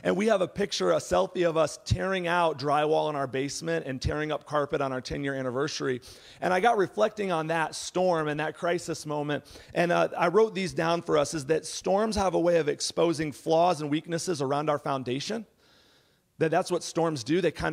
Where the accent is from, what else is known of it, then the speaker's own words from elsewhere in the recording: Texas, United States; And I grew up in Texas, and I remember one time walking home